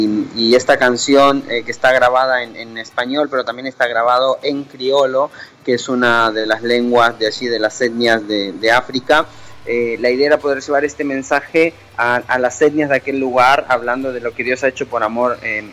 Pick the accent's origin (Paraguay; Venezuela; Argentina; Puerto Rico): Argentina; also born or lived in Mexico; now in Spain; Sí, yo soy argentino, nací en Argentina, tengo una mezcla muy grande, mis padres son chilenos, pero yo nací en Argentina y de ahí ya me fui. Estuve algunos años viviendo en México y bueno, ya llevo unos 15 años viviendo aquí en España